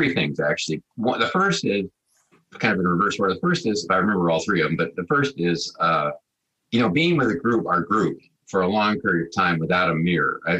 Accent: Colorado, United States; And I grew up in Colorado.

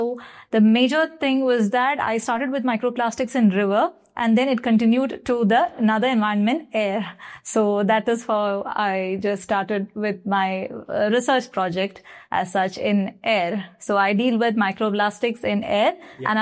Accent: Kerala, India; English is a second language; I come from Kerala, which is located in the southern part of India.

